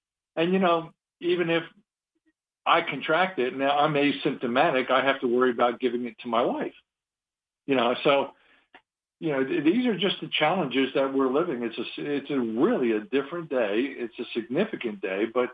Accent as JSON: {"language": "English", "region": "New Jersey", "country": "United States", "tie": "born or raised there", "said": "just a natural-born American heathen. born and raised in New Jersey, a tough guy from the streets there"}